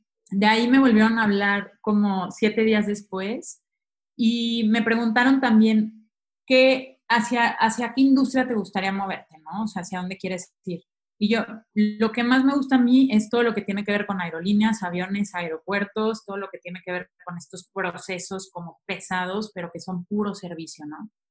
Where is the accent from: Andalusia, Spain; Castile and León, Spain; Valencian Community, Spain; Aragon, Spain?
Castile and León, Spain; León; moved away as an adult; now in Mexico; me salió una oportunidad en México. Venía por un mes, ya llevo aquí 4 años, entonces imagínense. Yo soy de León